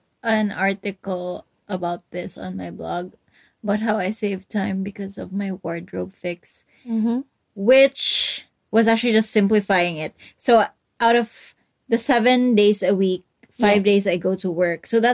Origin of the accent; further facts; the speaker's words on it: Mindanao, Philippines; I went to Manila for vacation, because we're from Mindanao.